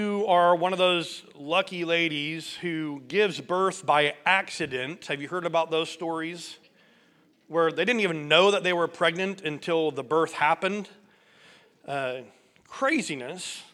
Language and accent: English; Broadwell, Illinois, United States; when I was growing up in Broadwell, Illinois, one of the families in our church, the Reeds, they had seven kids.